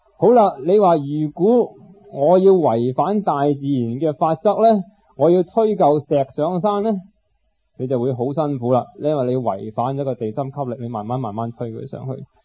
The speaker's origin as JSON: {"language": "Cantonese", "country": "Hong Kong", "said": "我哋香港人有本嘢叫《基本法》"}